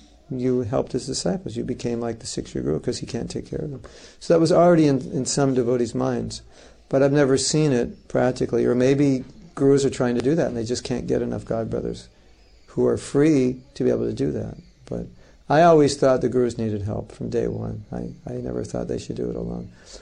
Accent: California, United States; I'm from California, so. You know, we're pretty laid back in California.

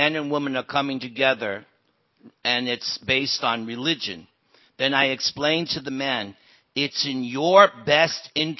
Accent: New York, United States; I don't listen because I'm from New York and I'm real stubborn.

